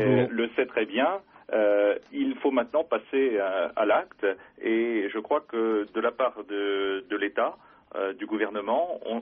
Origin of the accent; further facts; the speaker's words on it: Nantes, Pays de la Loire, France; Moi, je suis nantais.